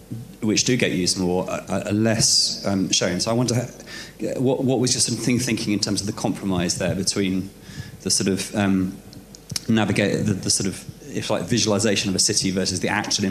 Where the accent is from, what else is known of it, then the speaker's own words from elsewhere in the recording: Cambridge, East of England, United Kingdom; I'm looking at my hometown of Cambridge